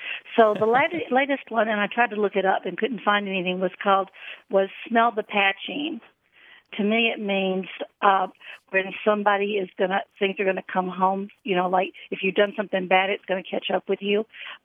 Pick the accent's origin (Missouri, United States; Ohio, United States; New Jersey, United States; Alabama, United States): Alabama, United States; now in Greendale, United States; I'm calling from Greendale, Wisconsin.